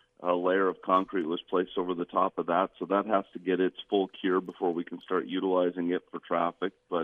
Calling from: Missoula, Montana, United States; Yeah, I'm calling in from Missoula this morning.

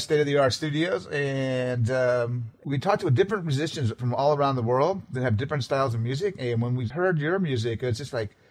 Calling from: Oregon, United States; Hey, well, we're calling you from Pacific Northwest, and we love your music out here in Oregon.

